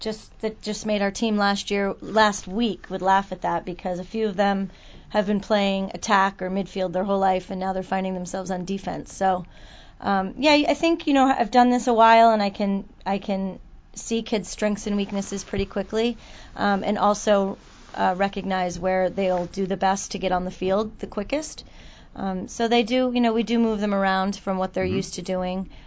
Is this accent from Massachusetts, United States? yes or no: yes; Newburyport, Massachusetts, United States; Okay, well, I grew up in Newburyport, and I went to college at Georgetown University, where I played for 4 years, and then went to work in New York City and found myself in San Francisco